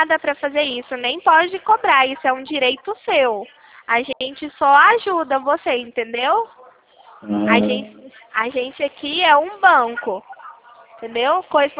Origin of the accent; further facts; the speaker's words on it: Rio Claro, São Paulo, Brazil; A gente é daqui de Rio Claro, São Paulo.